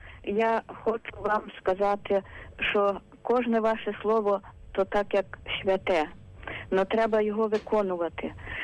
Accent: Ternopil Oblast, Ukraine; я з Тернопільщини. Наша Тернопільська область і Західна Україна, Галичина, вона була під Польщею, і виховання було зовсім інакше.

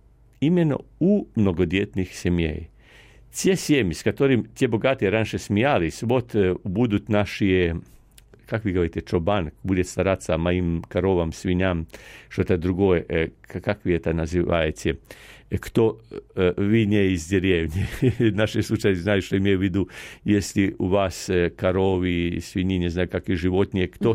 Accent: Croatia; Russian is a second language; я из Хорватии

